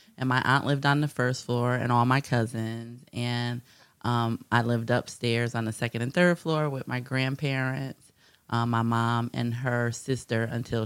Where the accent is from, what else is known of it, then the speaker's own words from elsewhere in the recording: New Haven, Connecticut, United States; Right here in New Haven, Connecticut, born at the Hospital of St. Raphael, when it was that.